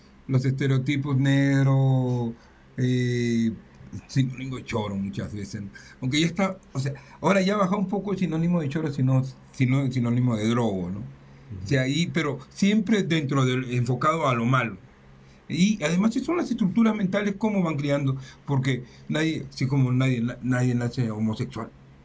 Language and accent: Spanish; Peru; para que todos como peruanos comencemos a llegar a tener un desarrollo horizontal